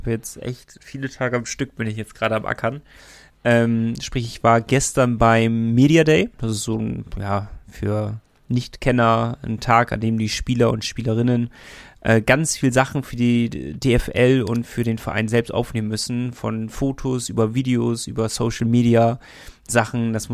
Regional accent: Bremen, Germany; Gerade als Bremer eingefleischter Bremerhavener-Fan

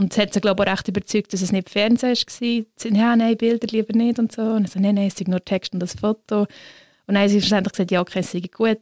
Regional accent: Switzerland; ich bin unfassbar privilegiert als Schweizerin

